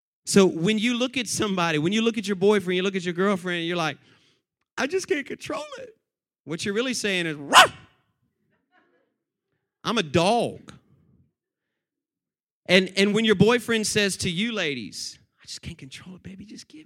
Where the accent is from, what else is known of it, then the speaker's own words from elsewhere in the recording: Tallahassee, Florida, United States; He was arrested in Tallahassee, Florida, my hometown. In fact, my best friend's dad growing up was one of the arresting officers on that case.